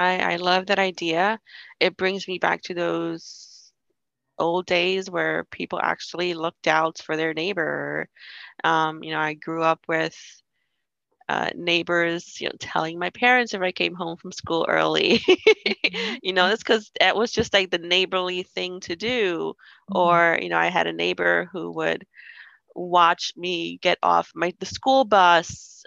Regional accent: New York, United States; also born or lived in New Jersey; and Asian neighbors growing up in New York. So I was exposed to a lot of that.

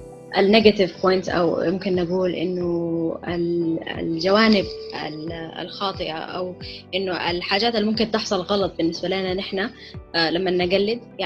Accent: Sudan; نحن عندنا في السودان عندنا عاداتنا وتقاليدنا وموسيقتنا المعينة

